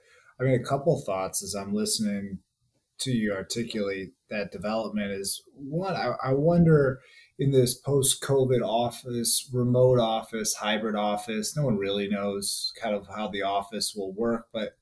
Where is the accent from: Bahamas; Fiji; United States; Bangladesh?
United States; DeKalb, Illinois; I'm from DeKalb, which is an 815 area code